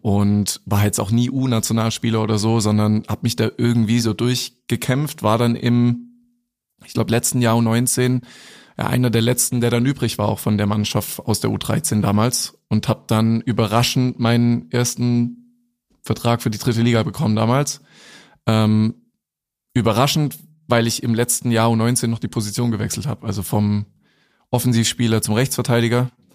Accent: Reutlingen, Baden-Württemberg, Germany; Ich bin in Reutlingen aufgewachsen und sind halt immer noch mal 50 Kilometer

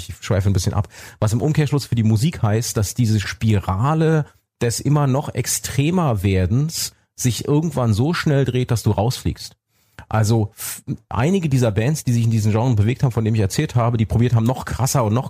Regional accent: East Germany, Germany; ich komme ja aus der DDR, also war mit Informationen sowieso ein bisschen schwierig

